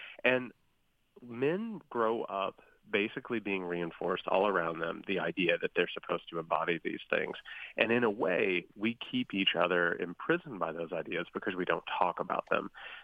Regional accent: Indiana, United States; So I'm originally from Indiana, and I come from southern Indiana in a really, really small rural town. I come from a very poor blue-collar family.

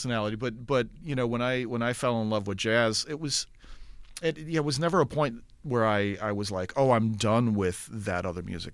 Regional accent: Racine, Wisconsin, United States; also born or lived in Kenosha; growing up in Racine and Kenosha, the music programs, they're still very strong, but they were incredibly strong when I was growing up in the 70s and 80s.

